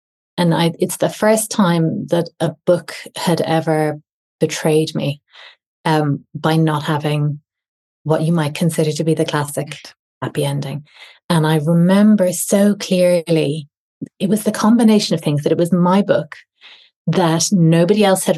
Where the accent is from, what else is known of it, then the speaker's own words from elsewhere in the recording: Castleknock, Leinster, Ireland; So I grew up in Castleknock in Dublin, which, on the edge of the Phoenix Park. And I went to school in Mount Sackville, which is also, it's sort of a little bit further around on the park wall, but in Chapel Izzard.